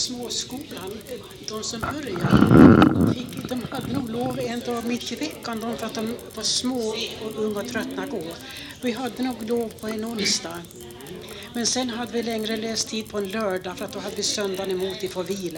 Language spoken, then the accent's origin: Swedish; Åsmenbo, Sweden; born there; Ja, jag är född i Åsmenbo.